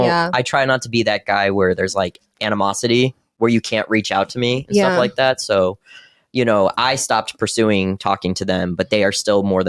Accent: Detroit, Michigan, United States; I'm from the Midwest. I'm from Detroit.

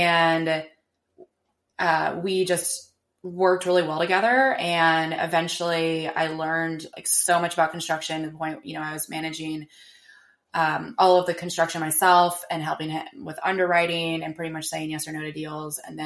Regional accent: Washington, United States; also born or lived in Los Angeles; I grew up here in Western Washington, outside Seattle, and then moved down to LA for college.

